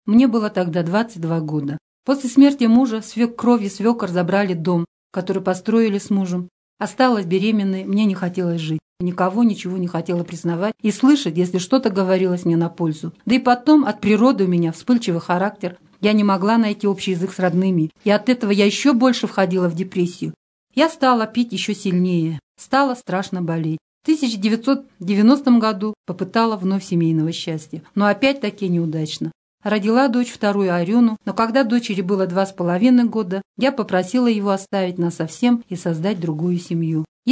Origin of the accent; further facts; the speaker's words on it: Khargana, Buryatia, Russia; деревне Харгана Селенгинского района. Закончила Харганатскую среднюю школу, выросла и работала в юности в родной деревне.